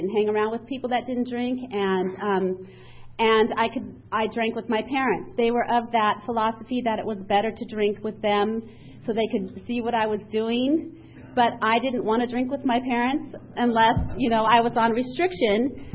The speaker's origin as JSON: {"language": "English", "town": "San Diego", "region": "California", "country": "United States", "tie": "born or raised there", "said": "I grew up here in Allied Gardens. I was a little kid in the 60s, and my parents were hippies."}